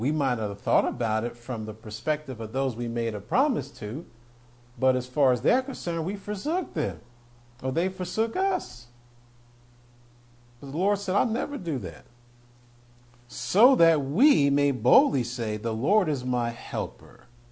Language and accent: English; New York, United States; When we grew up in New York, we had grapevines, Concord and green grapes, all along the sides of that metal fence.